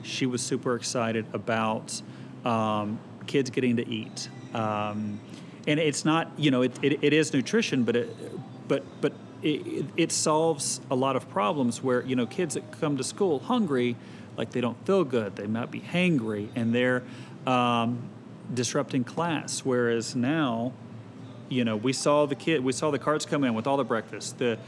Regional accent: Little Rock, Arkansas, United States; I grew up in Southwest Little Rock, and I had two working parents.

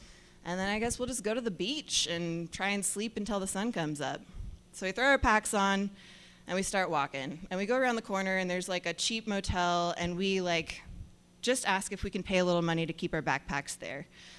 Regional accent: United States; We're from America, and we're talking

